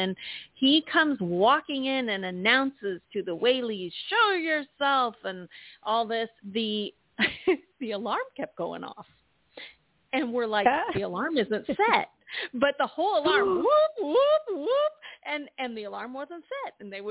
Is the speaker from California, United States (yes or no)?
yes; San Diego, California, United States; I'm from San Diego. I hate the cold